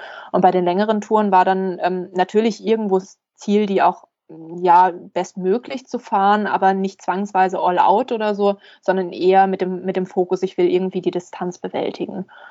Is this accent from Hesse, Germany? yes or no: yes; Hesse, Germany; ich bin in der Gegend groß geworden. Das ist der Taunus